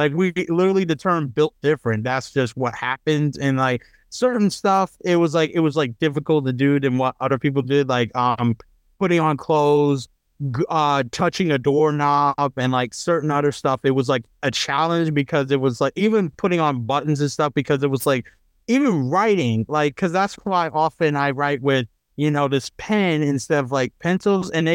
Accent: Louisiana, United States; also born or lived in Atlanta; what my life was like growing up in Louisiana, because the thing was, I was born in Atlanta, but I grew up here.

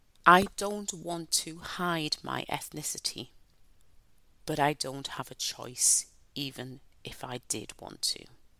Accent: North East England, United Kingdom; born there; I'm born in the Northeast, I have a British passport, I am a British citizen.

